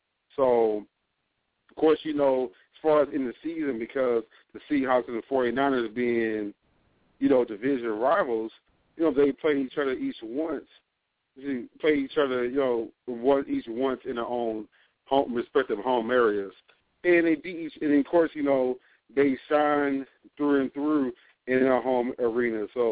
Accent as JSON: {"language": "English", "region": "Texas", "country": "United States", "tie": "born or raised there", "also_born_or_lived": "New Jersey", "said": "I wait for my hometown, home state to be more exact, New Jersey. Then we take it on down right here to Texas, where I was raised."}